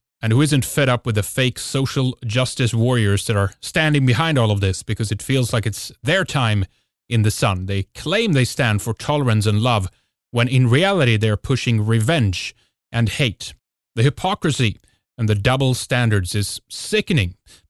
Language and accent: English; Sweden; English is a second language; from Sweden.